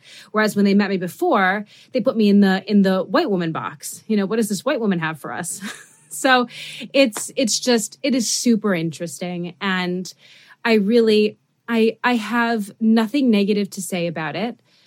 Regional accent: New York City, New York, United States; I grew up in Midtown Manhattan for the most part, and my father taught at the private school that I went to. So I was a faculty brat. But nonetheless, you know, I don't have a New York accent because of it.

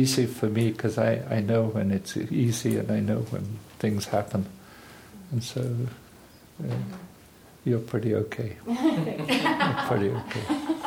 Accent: Canada; being Canadian and my father being there

